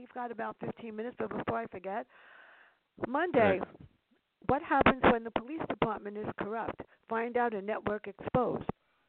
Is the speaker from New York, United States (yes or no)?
yes; New York, United States; two stories growing up in the South Bronx with my sister, who I miss.